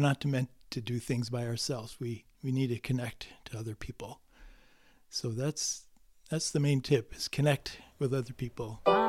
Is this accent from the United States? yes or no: yes; New York, United States; I grew up in central New York State.